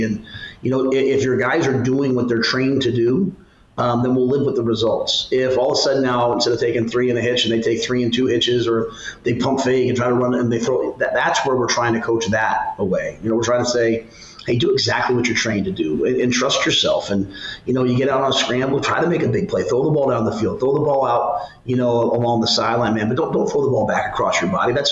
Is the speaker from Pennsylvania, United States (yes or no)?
yes; Pennsylvania, United States; You know, I'm from Pennsylvania. I went to Penn State.